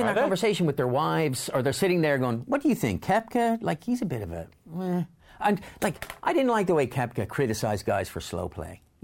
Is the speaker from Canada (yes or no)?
no; United States